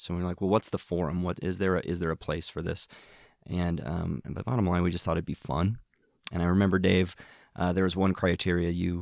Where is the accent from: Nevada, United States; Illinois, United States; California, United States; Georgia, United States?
Nevada, United States; Reno; I'm also born and raised in Reno. I'm probably only a third generation Renoite here